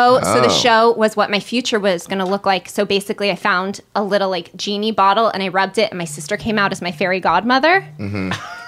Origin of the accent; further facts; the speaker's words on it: Denver, Colorado, United States; Oh, you know, I'm from Denver.